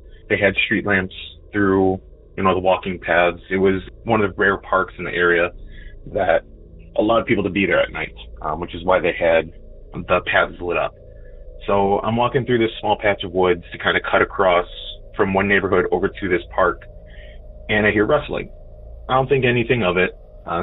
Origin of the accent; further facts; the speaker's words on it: Illinois, United States; I am from Chicagoland, northwest suburbs of Illinois.